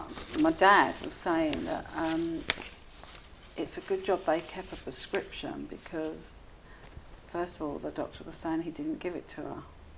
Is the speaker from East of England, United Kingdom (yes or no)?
yes; Orsett, East of England, United Kingdom; born there; my date of birth is the 20th of September 1961 and I was born at Orsett in Grays in Essex.